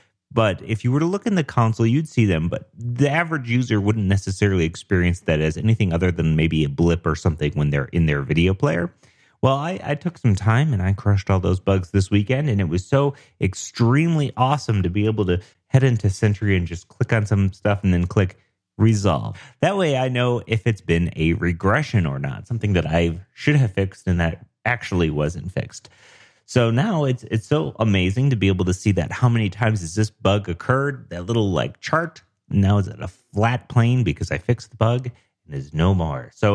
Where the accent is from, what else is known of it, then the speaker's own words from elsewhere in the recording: Denver, Colorado, United States; I'm a developer from Denver, Colorado.